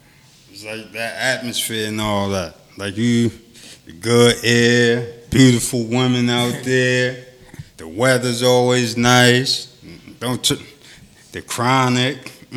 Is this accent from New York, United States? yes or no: yes; Harlem, New York, United States; Yeah, so I'm from Harlem. I'm 4 years from Lenox.